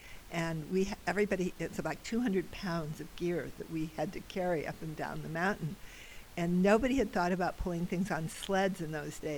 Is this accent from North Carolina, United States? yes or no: no; Chicago, Illinois, United States; I was from Chicago. I'd never done anything physical